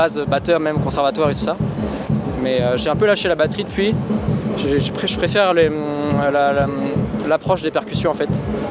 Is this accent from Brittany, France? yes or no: yes; Brittany, France; Bah, moi, je suis breton, et ça me rappelle un peu les ambiances des petits festivals en Bretagne.